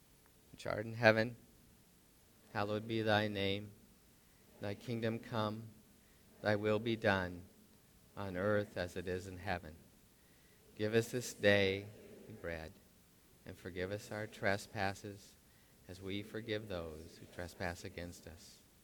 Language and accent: English; Bellingham, Washington, United States; I grew up in Bellingham, same place where Brady's from.